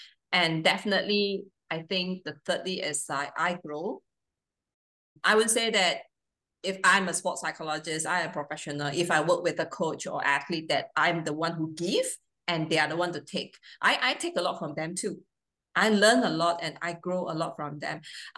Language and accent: English; Malaysia; You know, I grew up in Malaysia. All my education is done in Malaysia. I did not study in overseas.